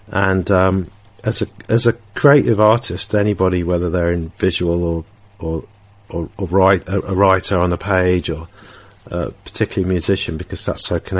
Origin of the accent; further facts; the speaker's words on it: Sheffield, Yorkshire and the Humber, United Kingdom; I grew up in Sheffield during the 1980s, so my early experience was the miners' strike